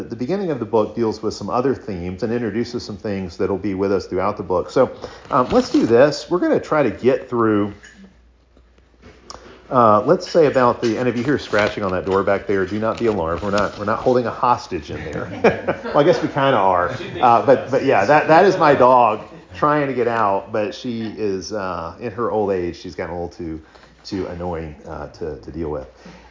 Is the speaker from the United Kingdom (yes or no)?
no; Illinois, United States; I grew up outside of Chicago, real close to Lake Michigan.